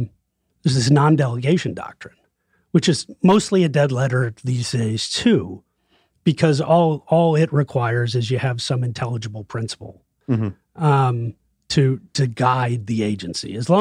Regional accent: Ireland; So as an Irishman, you know, the flat cap is an important part of of our culture.

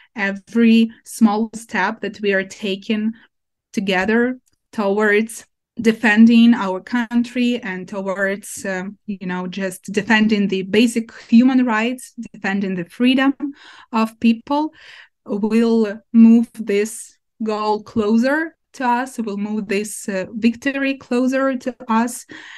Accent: Ukraine; My hometown is occupied by Russians since April, and I don't have my home, like my parents' house, where I could, go anytime.

